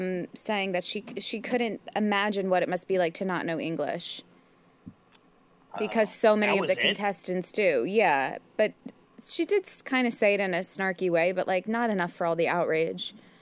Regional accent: New Jersey, United States; born there; she hated the fact that I was born in New Jersey.

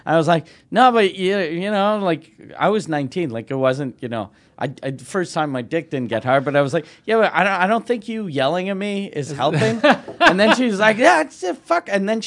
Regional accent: Quebec City, Quebec, Canada; and I'm from Quebec City

